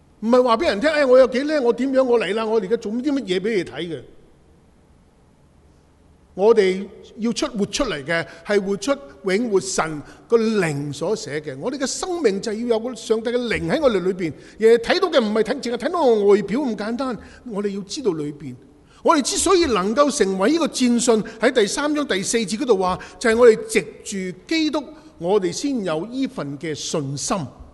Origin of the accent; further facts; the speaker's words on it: China; 但是很有趣，我们中国人多数都是先敬罗衣后敬人